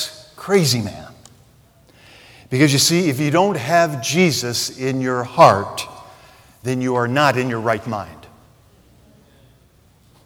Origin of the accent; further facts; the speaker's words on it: Detroit, Michigan, United States; I was raised in a Missouri Synod Lutheran home. I grew up in Detroit, Michigan.